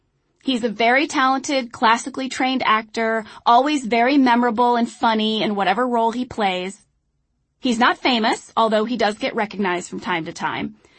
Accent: St. Louis, Missouri, United States; It's far enough from my hometown of St. Louis that I felt separated from my parents, but close enough that I could drive home on the weekends if I wanted.

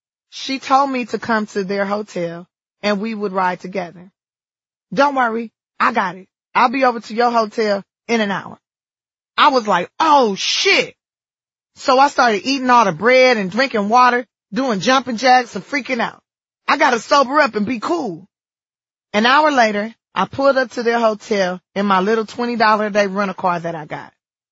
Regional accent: Los Angeles, California, United States; I'm from South Central LA. We finna have a good time.

